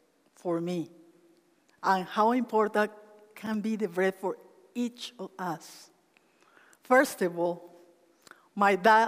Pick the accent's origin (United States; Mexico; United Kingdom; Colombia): Colombia; now in Canada; I am from Colombia. I've lived in Canada for 15 years. I came with my family 15 years ago